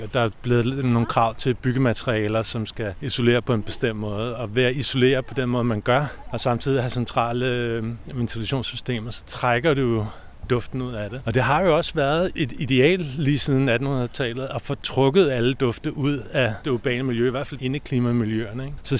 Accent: Copenhagen, Capital Region of Denmark, Denmark; Nu er jeg født og opvokset i København.

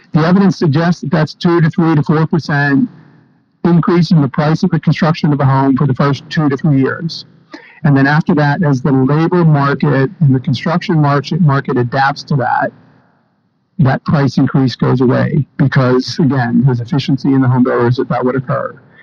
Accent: United States; I'm an American, but I work for the Dutch.

